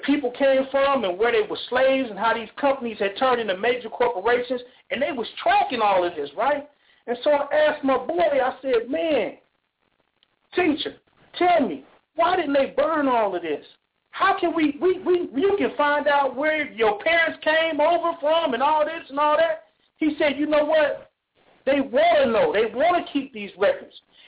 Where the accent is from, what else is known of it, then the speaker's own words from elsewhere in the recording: Inglewood, California, United States; now in St. Petersburg, United States; And like I said before, I'm from California. I'm from Inglewood. And I'm living in St. Petersburg now, but I'm from the home of the Clippers, you know.